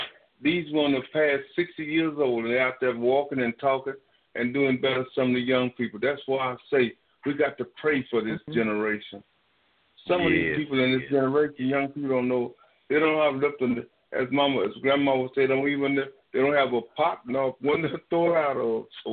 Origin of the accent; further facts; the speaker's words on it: Iraq; I'm from Iraq, around that area.